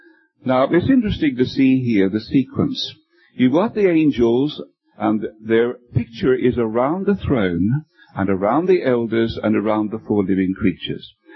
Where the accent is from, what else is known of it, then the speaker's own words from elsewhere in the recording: Brisbane, Queensland, Australia; I come from Australia, from Brisbane in Queensland, Australia.